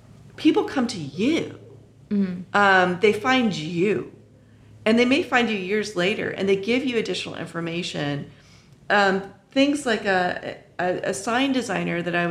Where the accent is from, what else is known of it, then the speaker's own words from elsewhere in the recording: California, United States; And I grew up in the shadow of the Marin Civic Center when I grew up in Marin, so I was lucky to experience that as a child.